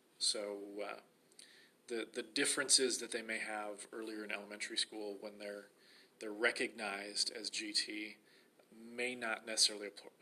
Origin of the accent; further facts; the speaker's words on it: Omaha, Nebraska, United States; Where I grew up in Omaha, Nebraska, the program was mostly in elementary school, so it's been a really long time.